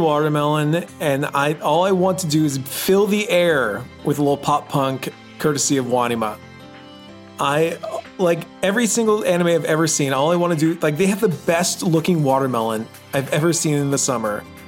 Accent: Texas, United States; When I was a kid, growing up in Texas, we had like state fairs and like county fairs all over the summer.

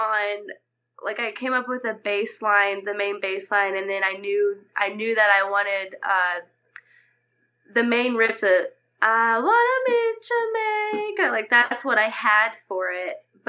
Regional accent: Texas, United States; Oh, yeah. We're from Texas.

